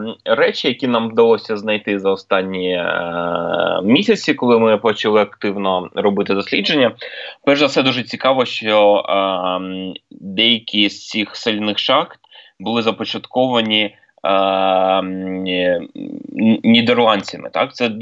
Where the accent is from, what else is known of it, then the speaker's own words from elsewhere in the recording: Donetsk, Donetsk Oblast, Ukraine; ну, ми самі з Донецька, ми знаємо, що дуже жахливе, як виглядає війна